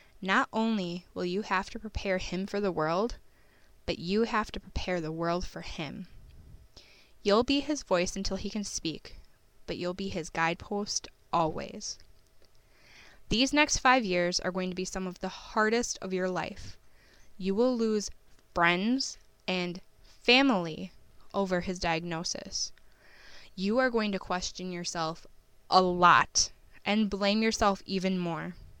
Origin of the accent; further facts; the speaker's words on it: Milwaukee, Wisconsin, United States; Having been born and raised in Milwaukee, I am proud to raise my child in the city that shaped me into the woman I am today.